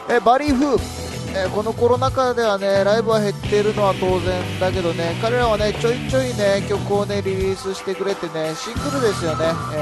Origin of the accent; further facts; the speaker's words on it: Sapporo, Hokkaido, Japan; 僕はね久々にねゴールデンウィークに地元札幌に帰りました。